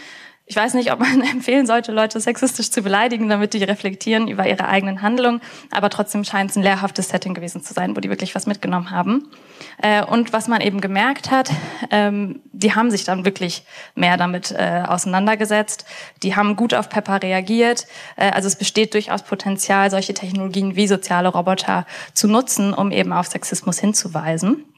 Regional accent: Aachen, North Rhine-Westphalia, Germany; also ich komme aus Aachen, ist sehr männerdominiert

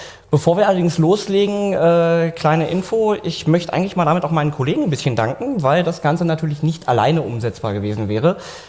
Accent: Saxony-Anhalt, Germany; 21 Jahre alt, ich komme so aus der Ecke Dessau-Magdeburg.

